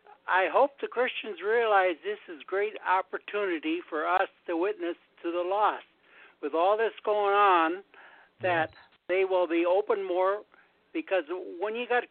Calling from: Minnesota, United States; from Minnesota.

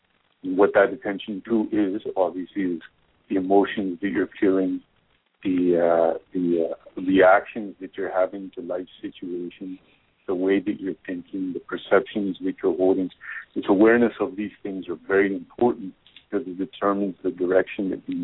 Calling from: India; I'm calling in from India right now.

